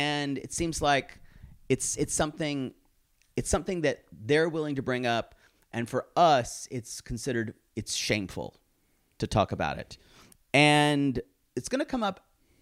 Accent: Pickens, South Carolina, United States; And I wrote down, this is like my hometown. Yeah. This looks like Pickin, South Carolina.

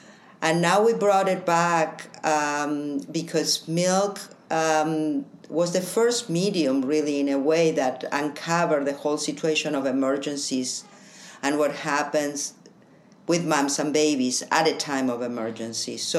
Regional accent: Toronto, Ontario, Canada; Toronto. That's where my hometown is.

